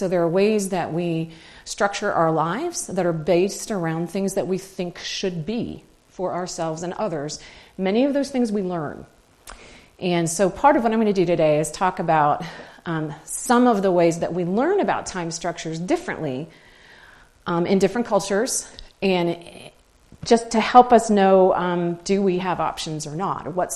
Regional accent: Maryland, United States; I grew up in Maryland, went to school in Virginia and North Carolina, PhD in Ohio, and I live in the Quad Cities now, where I've lived for the last 20 years.

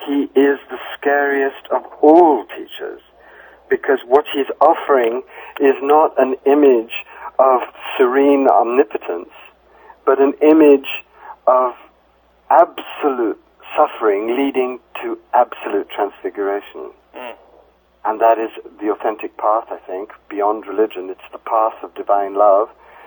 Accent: South India, India; born there; I was born in South India, and I've had deep initiations in Hinduism and Buddhism.

